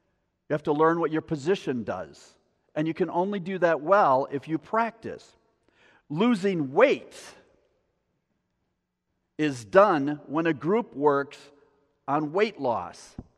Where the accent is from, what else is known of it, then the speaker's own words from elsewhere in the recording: United States; And I'm an American, and I applaud them.